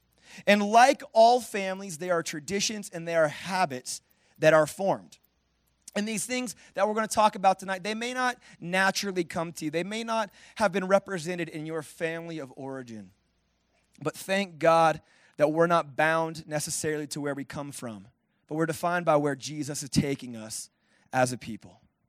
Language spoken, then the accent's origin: English; Oregon, United States; And so I grew up in Oregon, which is where Christmas trees come from.